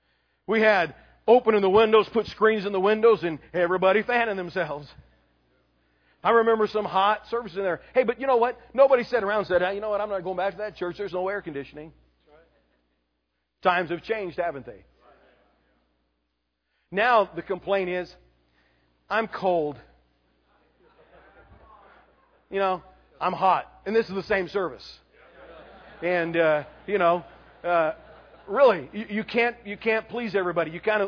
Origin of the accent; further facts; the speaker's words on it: California, United States; moved away; Now, I grew up in California, but it was weird to me coming out in this area once in a while.